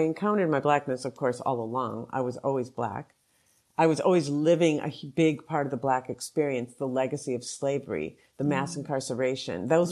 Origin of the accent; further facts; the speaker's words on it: Minnesota, United States; moved away as an adult; also born or lived in New York; It was very much a feature of growing up in Minnesota, looking like I do, that I was extremely other.